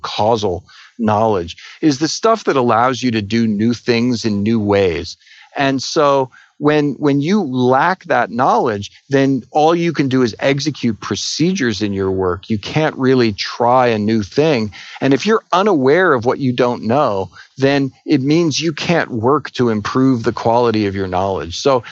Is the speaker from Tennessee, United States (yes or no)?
no; Edison, New Jersey, United States; I grew up in Edison, New Jersey, and that's the place where he strung up light bulbs.